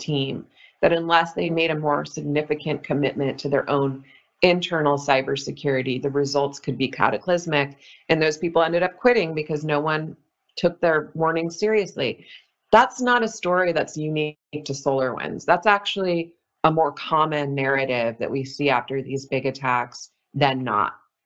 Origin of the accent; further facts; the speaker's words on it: California, United States; And growing up in California, it's earthquake drills, and you do it when you're 5 years old.